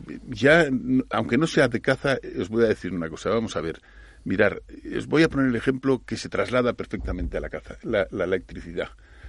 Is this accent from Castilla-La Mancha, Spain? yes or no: no; Catalonia, Spain; Yo te pongo lo que conozco más, que es Cataluña, que es de donde vengo.